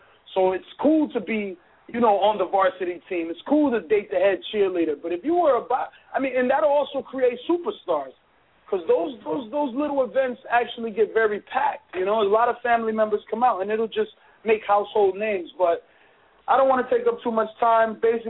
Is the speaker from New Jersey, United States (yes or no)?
yes; New Jersey, United States; I mean, I'm from New Jersey, and for you to find a gym, you have to go at least 40 miles away